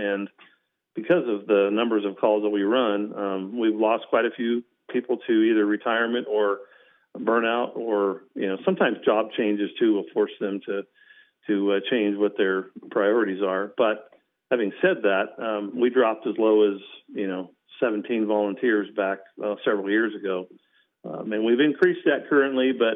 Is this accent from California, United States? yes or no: yes; California, United States; Basically, I was born and raised in Siskiyou County, lived here all my life